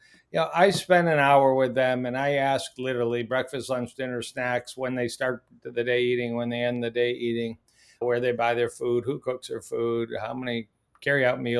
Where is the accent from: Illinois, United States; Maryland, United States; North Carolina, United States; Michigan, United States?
Michigan, United States; but I ended up back in my home state of Michigan.